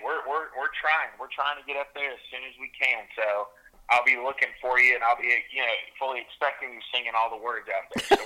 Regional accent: Dominican Republic; growing up in the Dominican, learning to speak Spanish early on, that song has always kind of been part of my life since I was a little kid.

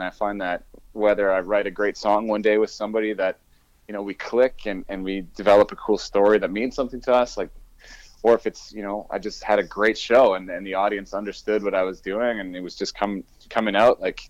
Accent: St. Albert, Alberta, Canada; My hometown show. Yeah, we got … coming out, and we're going to be doing another singer-songwriter thing. And it's right down the road from my house. I'm so excited. I don't think I've ever done a hometown show. Never played in St. Albert.

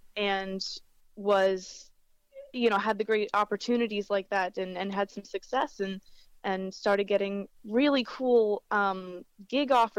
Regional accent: Kingston, Ontario, Canada; I'm from Kingston, Kingston, Ontario

